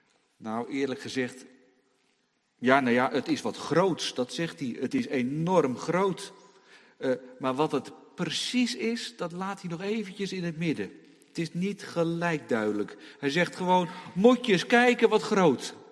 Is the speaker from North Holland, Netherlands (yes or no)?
yes; Hoorn, North Holland, Netherlands; moved away as an adult; ik kom zelf uit Horen, West-Friesland, kop van Noord-Holland. Woon ik al 25 jaar niet meer, sinds ons trouwen.